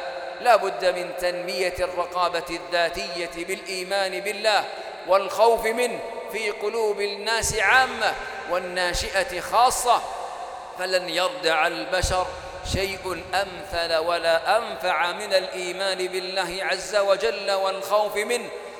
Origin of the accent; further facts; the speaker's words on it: Saudi Arabia; إن بلادنا المملكة العربية السعودية تواجه هجوماً شرساً من جهات مشبوهة